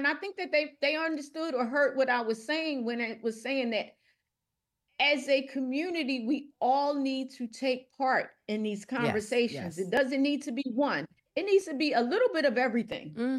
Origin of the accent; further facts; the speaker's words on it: Philadelphia, Pennsylvania, United States; as a Black African-American woman, I grew up in Philadelphia. I went to Dobbins. I went to Reynolds for elementary.